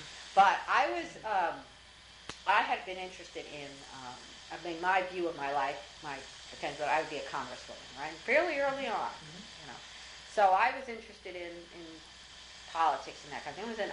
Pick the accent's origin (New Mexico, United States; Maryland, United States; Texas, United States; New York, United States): New York, United States; Brownsville; where I was raised in Brownsville, which was a working class, and very much, there was a lot of political activity among some of the people that were there.